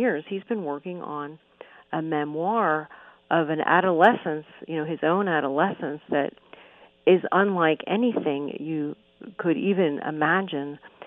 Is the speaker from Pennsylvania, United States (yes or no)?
yes; Philadelphia, Pennsylvania, United States; you know, my hometown is Philadelphia, Bill.